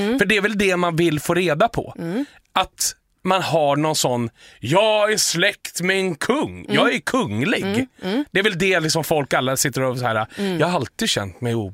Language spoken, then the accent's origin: Swedish; Uppsala, Uppsala County, Sweden; För jag är från Uppsala, det är inlandet.